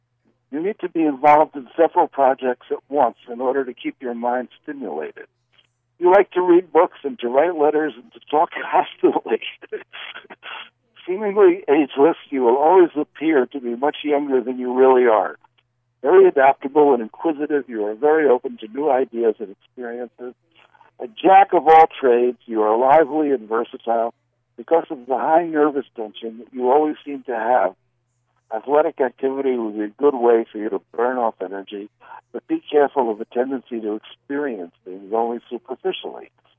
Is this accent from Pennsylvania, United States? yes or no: yes; Philadelphia, Pennsylvania, United States; born there; And I was born in Philadelphia.